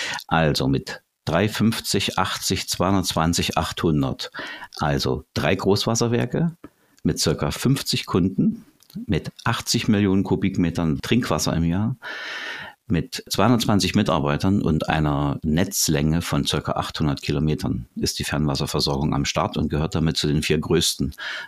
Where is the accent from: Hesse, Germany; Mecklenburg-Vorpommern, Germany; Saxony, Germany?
Saxony, Germany; ich bin sozusagen ein Kind der Region Nordsachsen